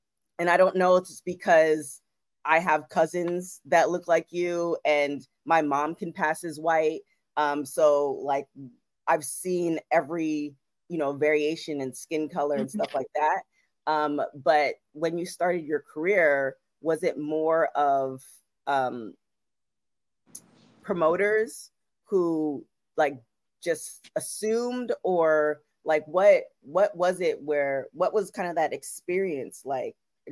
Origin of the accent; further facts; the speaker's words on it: Canada; now in Los Angeles, United States; I'm from Canada and of West Indian descent.